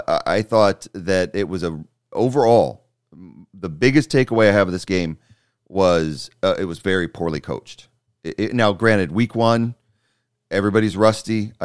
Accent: Detroit, Michigan, United States; I grew up in Detroit, and so I have a soft spot in my heart for him.

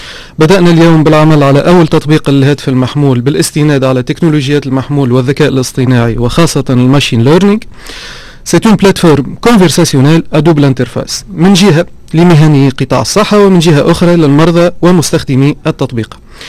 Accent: Sidi Bouzid, Tunisia; منطقه سيدي بوزيد، اين ولدت واين ترعرعت

